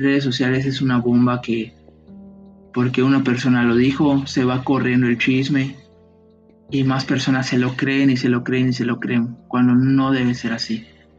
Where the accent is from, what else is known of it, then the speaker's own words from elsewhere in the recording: Mexico; nosotros los mexicanos debemos ir a votar por un cambio